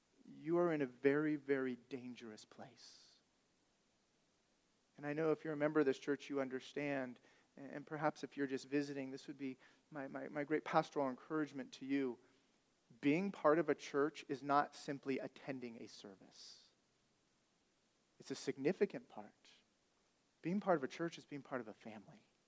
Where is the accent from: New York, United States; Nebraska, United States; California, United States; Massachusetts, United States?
California, United States; We haven't picked that language up. I'm from California, but we do have some y'alls in our church.